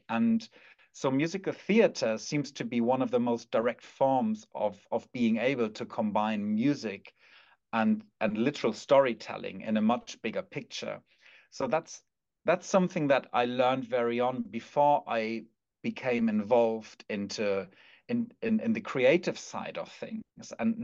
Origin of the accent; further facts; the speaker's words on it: Hamburg, Germany; And I come from Hamburg. We had the … here